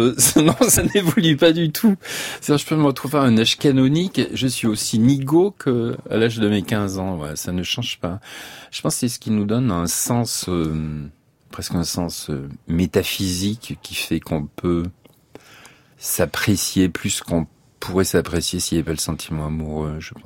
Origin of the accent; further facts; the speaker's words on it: Auvergne-Rhône-Alpes, France; accent: Auvergnat; Oui, mais j'ai l'accent auvergnat aussi et puis j'ai une sorte de. Ça traîne un peu.